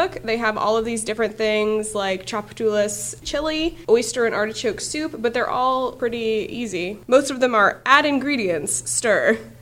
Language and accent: English; New Orleans, Louisiana, United States; I knew I had to pick it up because I am from New Orleans. Well, basically.